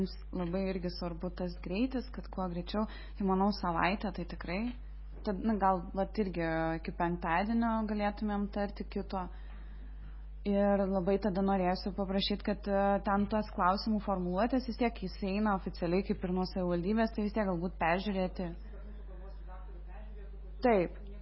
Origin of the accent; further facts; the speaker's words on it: Lazdijai, Alytus County, Lithuania; now in Vilnius, Lithuania; Esu iš Lazdijų, bet gyvenu Vilniuje, tai ir jeigu pamatysiu tą anketą, tai pildysiu kaip Lazdijietė ir ten Veisiejietė.